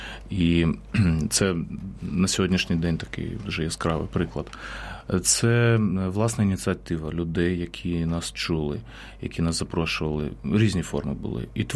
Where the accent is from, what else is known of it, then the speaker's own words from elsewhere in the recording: Dnipro, Dnipropetrovsk Oblast, Ukraine; born there; Я сам народився в Дніпропетровську, зараз місто Дніпро.